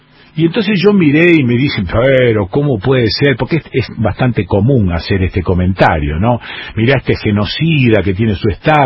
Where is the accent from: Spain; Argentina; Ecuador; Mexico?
Argentina; Villa Celina, Buenos Aires Province; now in Santa Fe, Argentina; estacionada la estanciera del 68 a la puerta de mi casa de pibe en Villa Celina